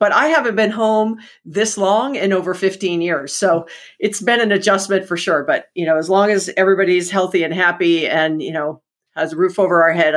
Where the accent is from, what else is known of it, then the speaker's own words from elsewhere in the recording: Hawaii, United States; And I was born and raised in Hawaii.